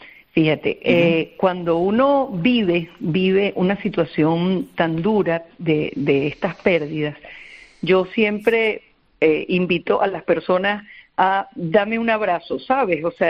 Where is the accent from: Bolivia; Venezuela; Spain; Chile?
Venezuela; Yo soy venezolana palmera. Nosotros en Venezuela tuvimos una tragedia inmensa en Vargas.